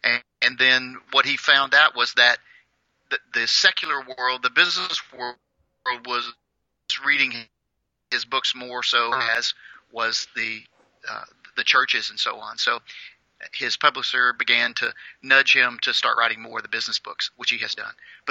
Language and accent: English; Paducah, Kentucky, United States; born there; I was born in Paducah, Kentucky. I grew up in a family of five kids.